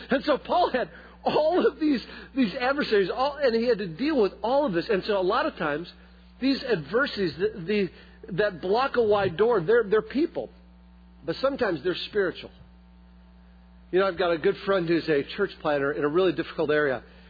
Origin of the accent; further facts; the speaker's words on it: Lansing, Michigan, United States; My wife's from Chicago, and so she's used to big cities. I'm from Lansing, so I didn't want to be here.